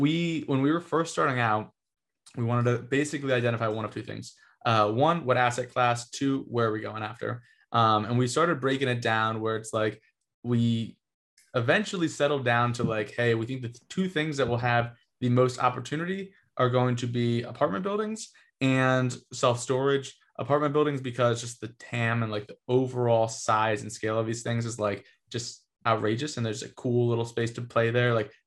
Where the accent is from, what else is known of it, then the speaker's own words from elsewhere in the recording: New Jersey, United States; Gio's from Rhode Island. I'm from Jersey. We've been traveling around a lot these past couple of years.